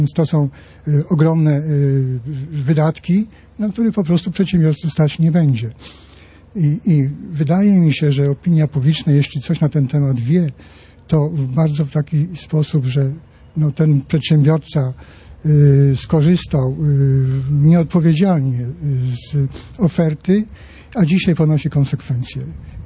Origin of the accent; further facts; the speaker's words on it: Subcarpathian Voivodeship, Poland; Z Podkarpackiego.